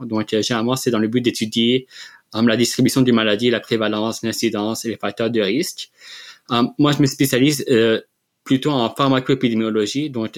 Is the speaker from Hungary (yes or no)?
no; Lebanon; now in Quebec, Canada; j'ai grandi au Liban, je suis d'origine libanaise.